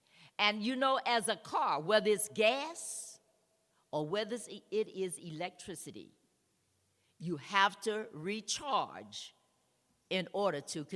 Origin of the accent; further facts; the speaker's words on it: North Carolina, United States; I said, no, I'm from North Carolina.